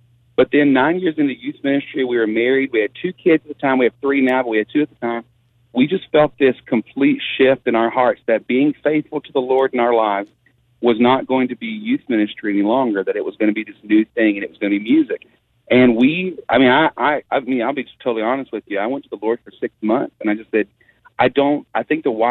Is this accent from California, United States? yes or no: no; Buna, Texas, United States; I was born and raised in Buna, Texas. We're not a city. We are an unincorporated little tiny township in Southeast Texas.